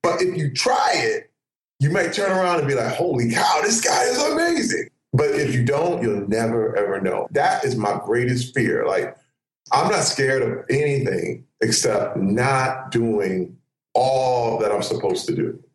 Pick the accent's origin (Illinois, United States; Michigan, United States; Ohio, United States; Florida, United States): Michigan, United States; Flint; You know, let me tell you, people think it's the worst thing growing up in Flint. No, it's the best thing